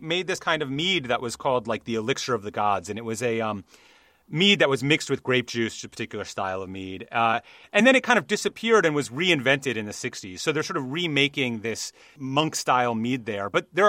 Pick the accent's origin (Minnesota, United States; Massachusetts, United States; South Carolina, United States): Minnesota, United States; I'm from the Midwest. I grew up in Minnesota, and my family's roots are very Scandinavian, super, super Norwegian.